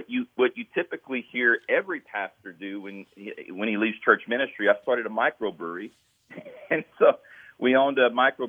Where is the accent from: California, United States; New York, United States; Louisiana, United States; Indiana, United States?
Louisiana, United States; now in Tennessee, United States; Yeah, originally from South Louisiana. Went to college at Northwestern State University.